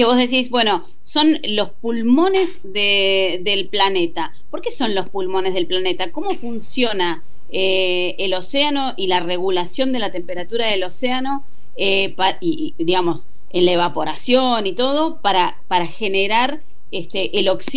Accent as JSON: {"language": "Spanish", "town": "Trelew", "region": "Chubut", "country": "Argentina", "said": "Sabes que yo soy de Trelew."}